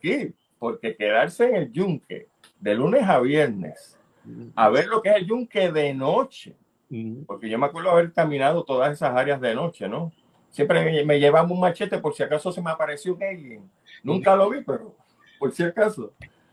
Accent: Mayagüez, Puerto Rico; porque yo soy de allá de verdad, me crié en Mayagüez.

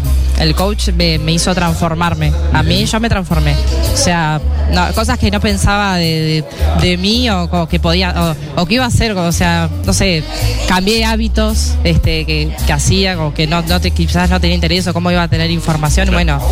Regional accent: Montevideo, Uruguay; Montevideo.

